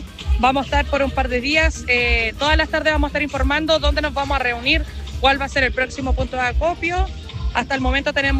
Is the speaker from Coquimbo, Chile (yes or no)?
no; Lota, Biobío, Chile; Somos jóvenes de Lota y Coronel Colcura, que llevamos más de 10 años de experiencia en lo que es voluntariado cuando pasan este tipo de catástrofes a nivel nacional. Estamos reunidos en la Plaza de Armas de acá de Lota